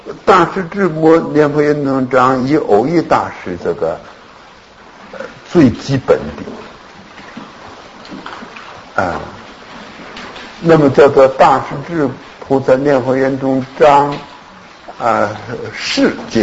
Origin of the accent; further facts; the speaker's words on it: China; 现在我们就是汉人，我们中国人有姓安的，有姓康的哈，都是那么来的